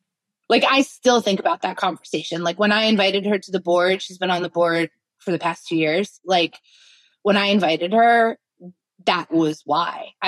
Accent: New York, United States; But like I'm a New Yorker, born and raised, and I had absolutely no problem going in and saying what I needed.

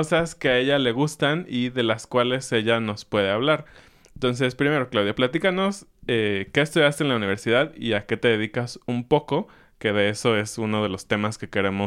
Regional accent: Mexico City, Mexico; nosotros somos de Ciudad de México y pues ahí estudiamos la universidad, tanto Ana como yo, en diferentes universidades.

